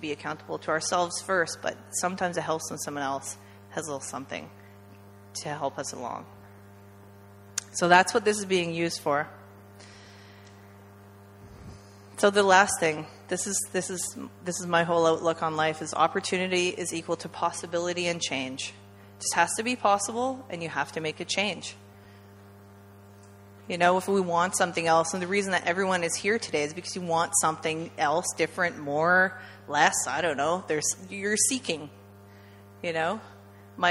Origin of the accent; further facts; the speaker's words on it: Canada; I'm from Canada, so I got it.